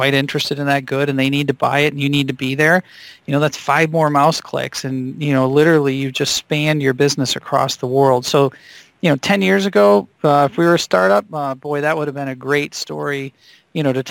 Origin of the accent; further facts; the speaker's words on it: Michigan, United States; I remember growing, I grew up in Michigan, and I actually went to school to be a mechanical engineer.